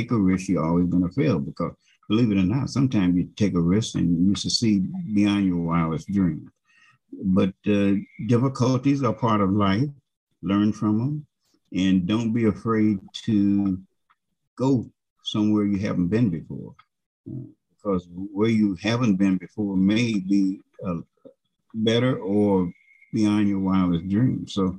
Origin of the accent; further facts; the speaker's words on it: United States; I'm an American, but I've seen enough of the world to know